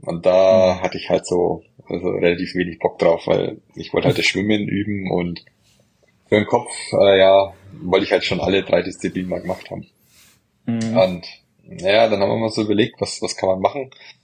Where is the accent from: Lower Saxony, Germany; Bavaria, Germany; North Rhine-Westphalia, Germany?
Bavaria, Germany; Herzogenaurach; ich komme aus Herzogenaurach und hier ist ja Adidas und Puma ansässig.